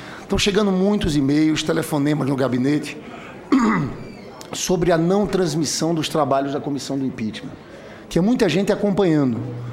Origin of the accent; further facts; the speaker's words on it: Paraíba, Brazil; eu também como paraibano